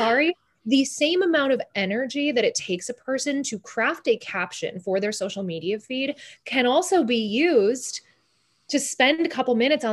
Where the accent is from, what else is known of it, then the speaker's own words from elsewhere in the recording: Kalamazoo, Michigan, United States; now in New York City, United States; but even in my hometown, like Kalamazoo, Michigan, lots of Spanish speakers in Kalamazoo, Michigan